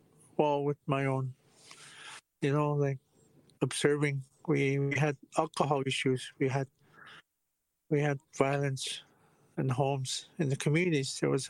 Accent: Attawapiskat First Nation, Ontario, Canada; I'm from Attawapiskat First Nation. It's on the shores of James Bay.

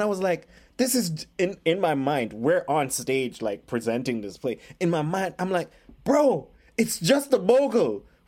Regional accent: Jamaica; also born or lived in Haiti; I'm from Jamaica and Haiti.

